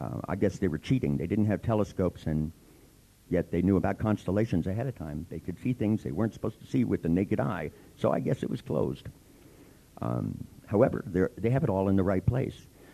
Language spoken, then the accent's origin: English; California, United States; and I'm from California, when, you know, and it's not that people from California are really more liberal